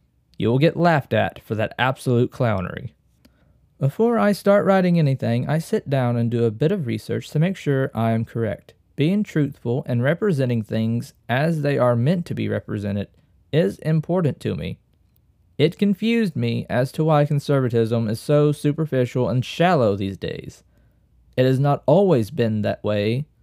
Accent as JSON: {"language": "English", "country": "United States", "said": "I am an American conservative, and I see it as my duty to defend the American tradition the best way I see fit."}